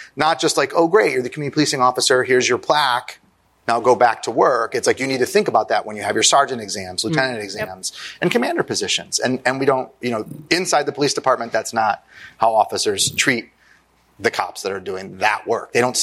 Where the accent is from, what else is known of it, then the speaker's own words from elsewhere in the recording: Chicago, Illinois, United States; As a Chicagoan